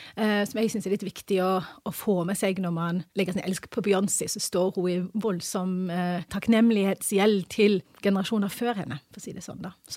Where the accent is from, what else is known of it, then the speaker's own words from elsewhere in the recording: England, United Kingdom; now in Norway; Og jeg er jo opprinnelig fra England